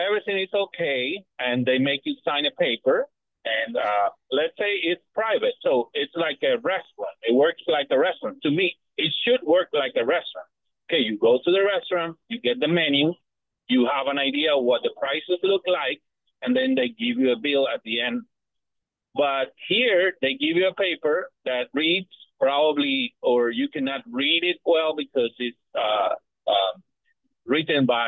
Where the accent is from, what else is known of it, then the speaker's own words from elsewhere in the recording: Canada; I'm Canadian and I was there 10 years ago, a long time, and things have changed.